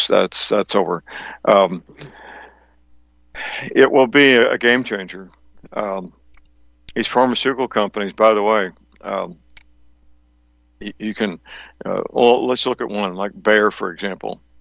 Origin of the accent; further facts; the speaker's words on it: St. Louis, Missouri, United States; It's just the nature of living in my hometown of St. Louis.